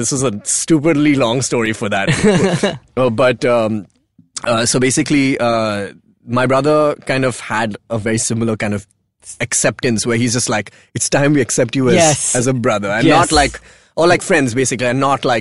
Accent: Dubai, United Arab Emirates; moved away as an adult; also born or lived in Hyderabad, India; now in Pune, India; So I grew up in Dubai. I was born in India. I was born in Hyderabad. I was there like for like 3 months.

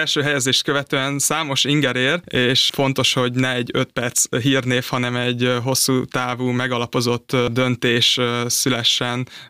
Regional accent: Mátészalka, Szabolcs-Szatmár-Bereg, Hungary; egy Máté Szalka nevű kisvárosból származom Szabolcs-Szatmár-Bereg megyéből, és a Debreceni Egyetem végzős pénzügyi és számvitel szakos hallgatója vagyok.

